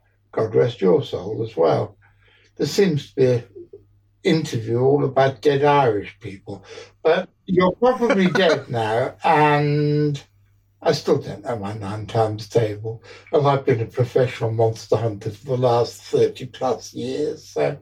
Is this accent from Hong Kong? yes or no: yes; Hong Kong; But I was brought up in Hong Kong.